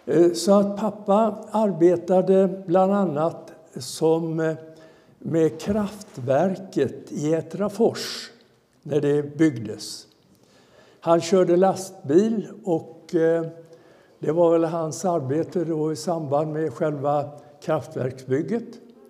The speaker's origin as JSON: {"language": "Swedish", "region": "Halland County", "country": "Sweden", "tie": "born or raised there", "said": "Jag är ju uppväxt i Halland. Jag är född och uppväxt i Halland. Därför att mina föräldrar var smålänningar egentligen. Mamma är från Stockaryd och pappa är från Urshult utanför Växjö."}